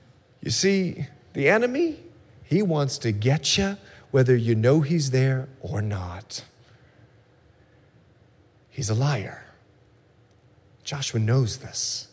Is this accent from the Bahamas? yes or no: yes; Bahamas; I'm from the Bahamas, and I like to fish, and we like to troll, and we like to troll for mahi and tuna.